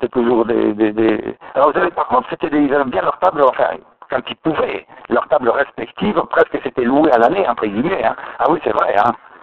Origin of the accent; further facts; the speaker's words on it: Nouvelle-Aquitaine, France; now in Paris, France; Ah, moi, je suis la Côte Basque.